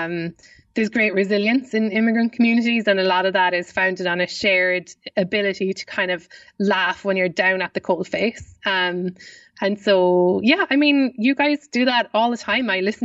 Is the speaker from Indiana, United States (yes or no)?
no; Kansas City, Missouri, United States; I can't. I really can't. I'm from Kansas City.